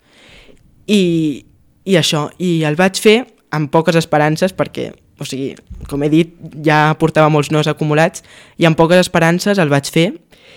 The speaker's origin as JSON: {"language": "Catalan", "town": "Badalona", "region": "Catalonia", "country": "Spain", "said": "Soc de Badalona, sí, i orgullós."}